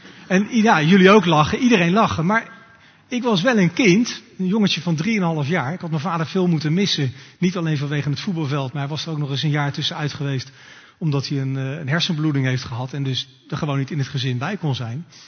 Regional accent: The Hague, South Holland, Netherlands; Nou, ik kom uit Den Haag.

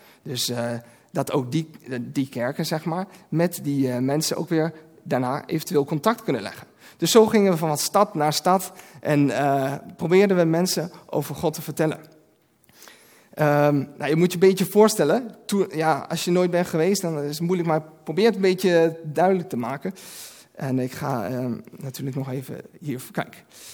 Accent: Hengelo, Overijssel, Netherlands; Ik kom zelf uit Hengelo en bij ons is Koninginnedag toch altijd wel de happening

